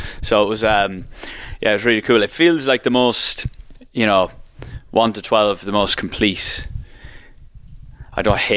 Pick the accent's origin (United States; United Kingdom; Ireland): Ireland; I love being the mad little fella flying the flag. It's something that I just love being Irish.